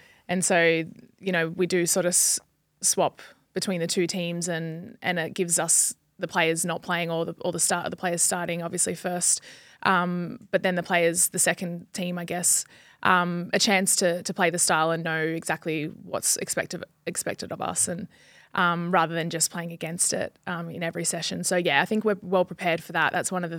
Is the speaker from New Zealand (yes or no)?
no; Australia; Coming from Australia, the coffee there is elite.